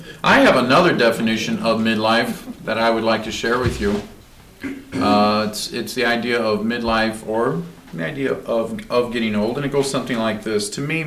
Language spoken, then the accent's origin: English; Redmond, Washington, United States; I'm from Redmond, Washington.